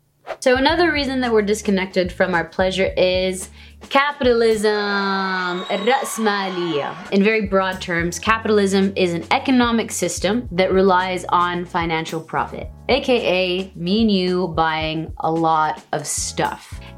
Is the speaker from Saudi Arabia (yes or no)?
yes; Saudi Arabia; for me, growing up in Saudi Arabia, what that looked like was a very muted existence.